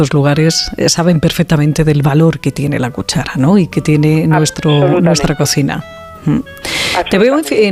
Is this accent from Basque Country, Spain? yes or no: no; Madrid, Community of Madrid, Spain; sobre todo los que somos de Madrid